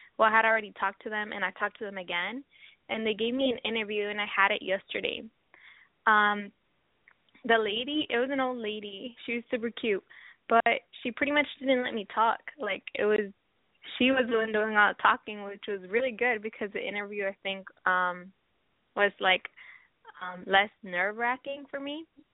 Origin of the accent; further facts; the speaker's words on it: Washington, United States; I'm from Washington State.